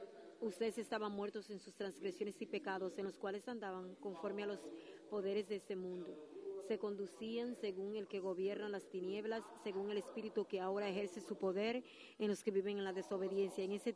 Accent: United States; born there; Porque yo nací aquí en América. Yo me identifico como un americano. En África me consideran de ellos como, y para mí es un honor, yo también soy haitiano.

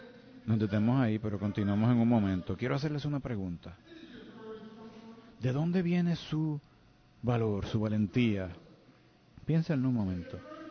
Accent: New York, United States; Mi crianza, ustedes saben que soy de Nueva York.

